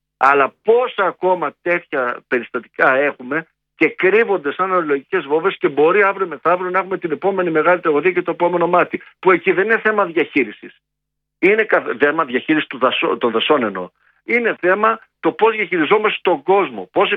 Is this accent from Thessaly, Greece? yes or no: no; Lemnos, North Aegean, Greece; Και θέλω να σταθώ και να σας πω μια ιστορία, γιατί κατάγομαι από τη Λίμνο.